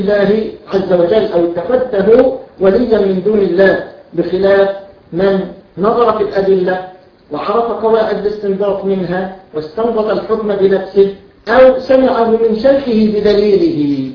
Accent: Egypt; وده مشهور عندنا في مصر هنا

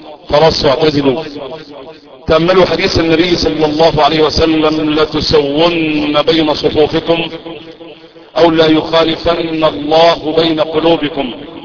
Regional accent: Egypt; اللهم احفظ بلدنا مصر يا رب العالمين, اللهم احفظ بلدنا مصر وسائر بلاد المسلمين

